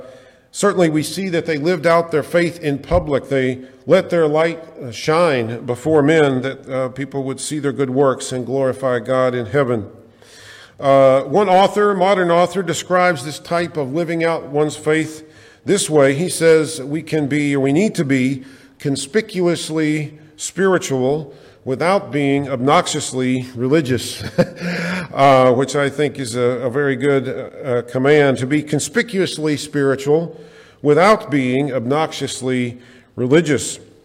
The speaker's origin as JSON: {"language": "English", "region": "Tennessee", "country": "United States", "tie": "born or raised there", "said": "You know, when I was growing up in Tennessee, we said, if the good Lord's willing and the creek don't rise"}